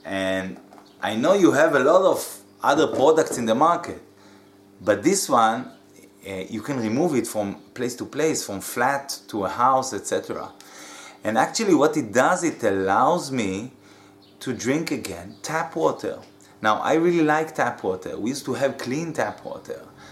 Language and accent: English; Israel; I'm from Israel